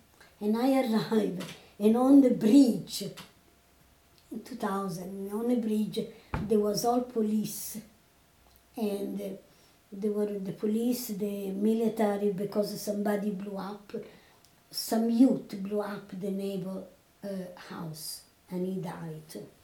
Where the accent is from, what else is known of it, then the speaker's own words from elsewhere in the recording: Sicily, Italy; also born or lived in Genoa; I stayed for 5 years in Italy, and I grew up in Genova. And then my mother took me back to Sicily when I was 6.